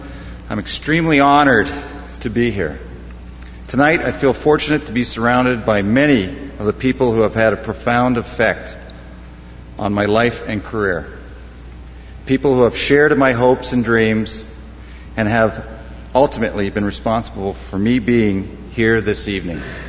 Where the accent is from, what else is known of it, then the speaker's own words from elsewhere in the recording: Scarborough, Ontario, Canada; As a boy growing up in Scarborough, I never dreamed as big as the Hockey Hall of Fame